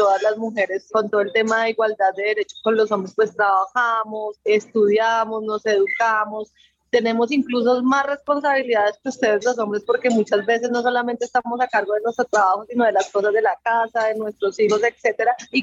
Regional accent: Colombia; somos millones los colombianos que ya estamos pidiendo un cambio

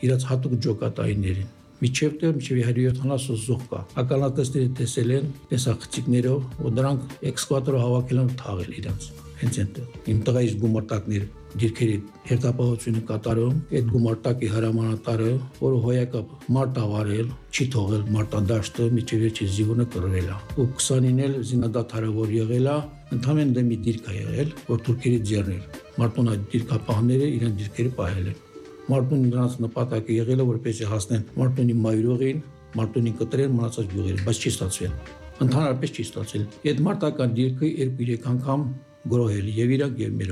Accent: Martuni, Nagorno-Karabakh, Azerbaijan; քանի որ ես մարտունեցի եմ, մարտունեցի ոգին անկոնտրոլ է միշտ եղել

